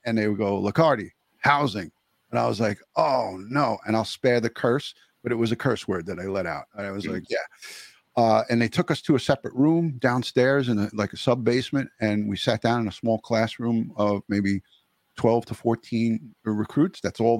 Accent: New York, United States; You know, Mike, I'm a Long Island kid, but I grew up on the border of Queens and Nassau

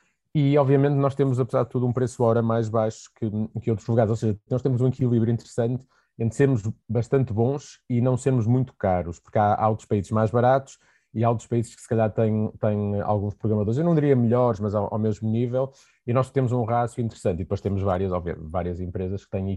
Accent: Porto, Portugal; Eu sou no Porto e contente de estar no Porto, a cidade onde nasci e onde vivi parte de, até chegar quase à maioridade e fazer a faculdade.

